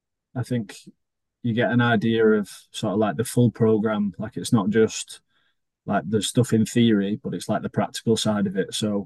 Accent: Wigan, North West England, United Kingdom; Obviously, it's like I'm from Wigan, so it's like, and it's like 10 minutes from my house, so it's all good.

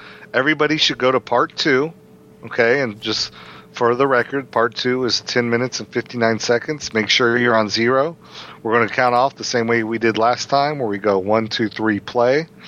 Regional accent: Texas, United States; I only know Dick Murdoch's from Texas because, well, I'm from Texas, and Texas is all that matters.

